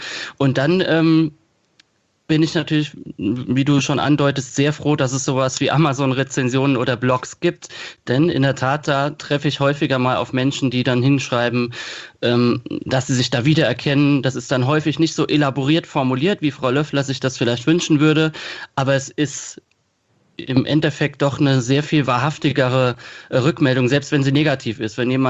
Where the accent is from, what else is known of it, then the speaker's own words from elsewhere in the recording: Kaiserslautern, Rhineland-Palatinate, Germany; Und in Kaiserslautern, wo ich herkomme, wo das Buch auch spielt